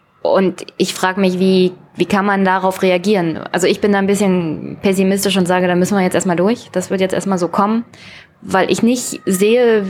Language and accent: German; Brandenburg, Germany; In Brandenburg, wo ich herkomme